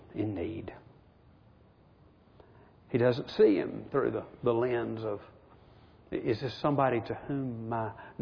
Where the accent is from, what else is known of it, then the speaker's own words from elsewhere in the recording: Birmingham, Alabama, United States; I grew up in Birmingham. Tough days, mean-spirited days. I was a kid and churches being bombed.